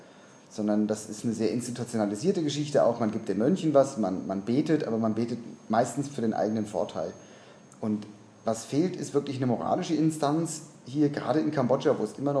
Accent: Germany; moved away; Während so meine Heimatstadt in Deutschland da in 2-3 Jahren gar nichts passiert, passiert es hier innerhalb von Monaten.

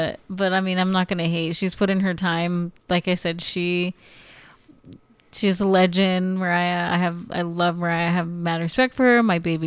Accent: United States; accent: American; I'm American, so if I go to another country and I, like, even if it's another English-speaking country, they're like, you have an American accent.

